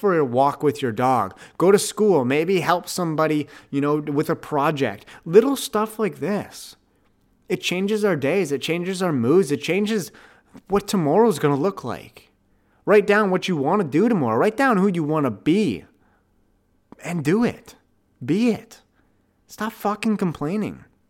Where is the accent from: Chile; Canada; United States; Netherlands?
Canada; Ottawa, Ontario; Ottawa, my hometown. That's insane. Our city, home city.